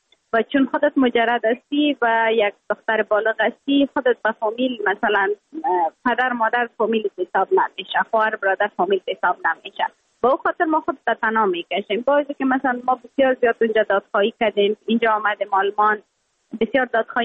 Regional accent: Afghanistan

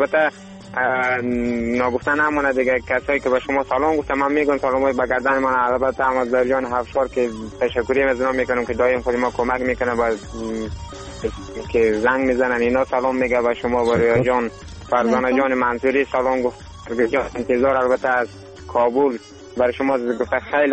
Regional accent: Afghanistan; همه ما شما افغان هستیم.

